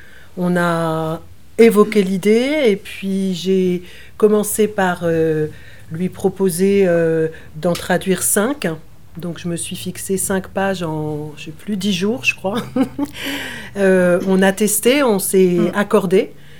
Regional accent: France; first language fr; en tant que française, j'aurais plutôt dû traduire de l'anglais vers ma langue.

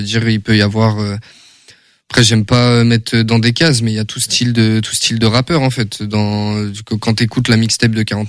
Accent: Angers, Pays de la Loire, France; Nous, on est de la Roseraie.

